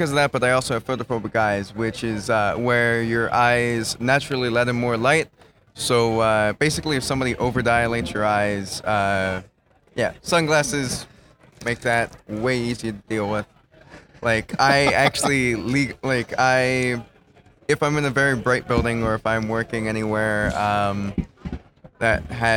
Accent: Newport, Delaware, United States; Delaware. Well, I am actually from Newport.

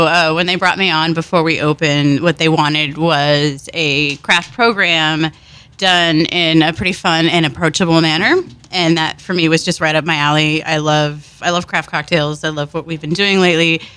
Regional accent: Texas, United States; now in Seattle, United States; Southern Texas.

